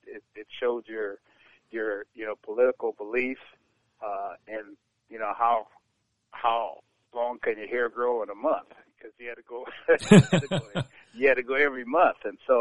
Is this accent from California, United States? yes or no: yes; California, United States; and I was from California, even though my dad's from the South.